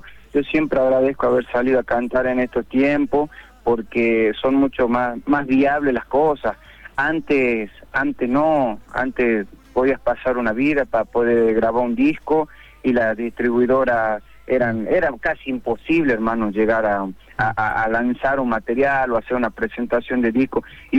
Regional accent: Salta, Argentina; now in Córdoba, Argentina; me vine a Córdoba, porque soy salteño, nací y criado en Salta Capital. Me vine a Córdoba a estudiar música y a trabajar con los muchachos

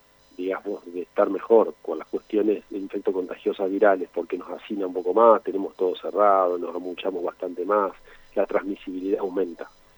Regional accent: Santa Fe, Argentina; now in Rosario, Argentina; soy oriundo de Santa Fe, aunque hace casi 30 años vivo en Rosario

